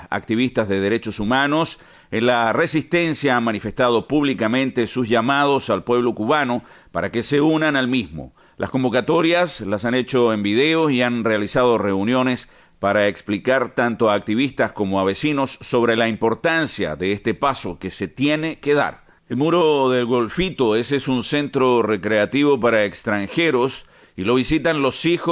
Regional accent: Chile; esta señora de la que yo me siento avergonzado como chileno que soy

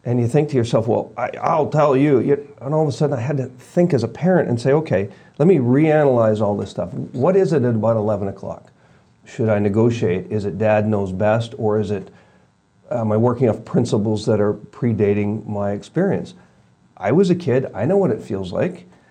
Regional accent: Vancouver, British Columbia, Canada; I grew up in Vancouver, you know, part of my life in the Catholic Church

